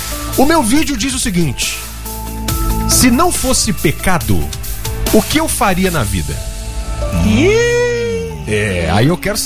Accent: Brazil; A gente, como cidadão, como brasileiro, a gente quer saber de propostas

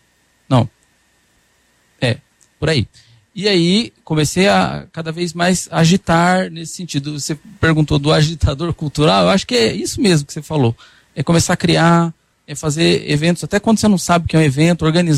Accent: Londrina, Paraná, Brazil; nascido em Londrina. Sou londrinense.

